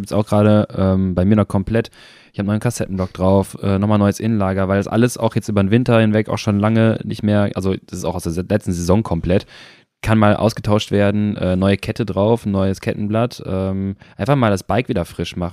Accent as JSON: {"language": "German", "town": "Cologne", "region": "North Rhine-Westphalia", "country": "Germany", "said": "Als Kölner"}